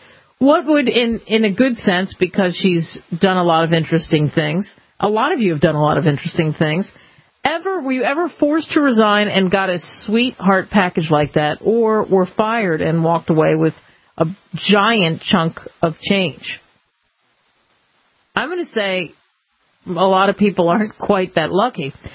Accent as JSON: {"language": "English", "region": "New Jersey", "country": "United States", "said": "I'm from New Jersey. He's from New Jersey."}